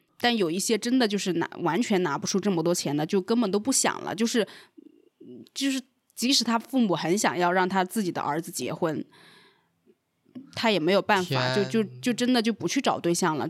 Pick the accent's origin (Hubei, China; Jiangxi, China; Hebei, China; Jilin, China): Jiangxi, China; 因为我就是来自彩礼重灾区江西的。